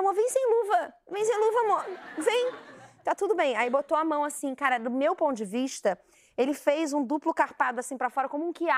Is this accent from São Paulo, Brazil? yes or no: yes; Santo André, São Paulo, Brazil; eu sou de Santo André do ABC